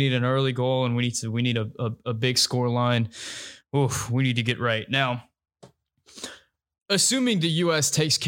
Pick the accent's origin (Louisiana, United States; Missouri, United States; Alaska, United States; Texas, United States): Louisiana, United States; Yeah, I'm from Louisiana.